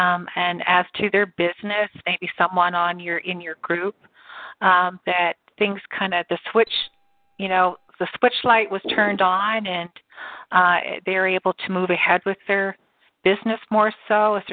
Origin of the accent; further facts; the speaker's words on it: Canada; as a Canadian, you're always looking as to, that the U.S. dollar is a Canadian dollar